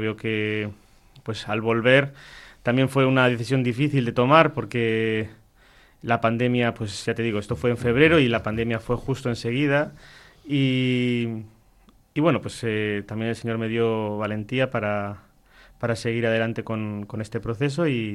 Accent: Madrid, Community of Madrid, Spain; also born or lived in Paris; Sí, yo soy originario de Madrid. Nací en Madrid, pero bueno, toda mi familia vive en Móstoles. Yo a los 18 años me fui a estudiar a París y allí estuve pues unos cuantos años, 7 años. Y luego volví a Madrid

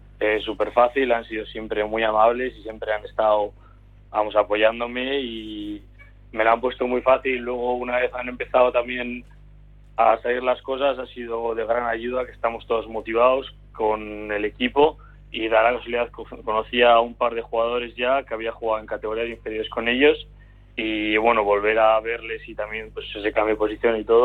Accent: Bilbao, Basque Country, Spain; yo soy de Bilbao de toda la vida, pero es verdad que llevo muchos años fuera.

